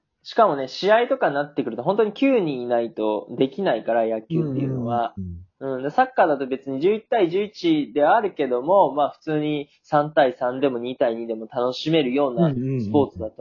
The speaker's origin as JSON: {"language": "Japanese", "region": "Aichi", "country": "Japan", "said": "まあ、僕、愛知県出身で"}